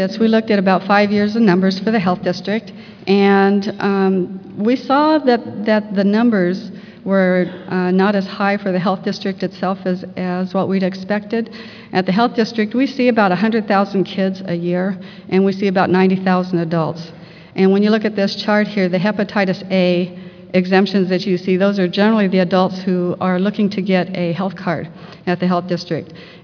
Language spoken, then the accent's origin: English; Las Vegas, Nevada, United States; I am from Las Vegas, and I'm going to be talking to you about our immunization class.